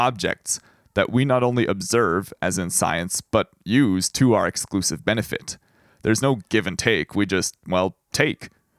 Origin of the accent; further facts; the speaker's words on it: Manitoba, Canada; growing up in Manitoba as well, but very much in the city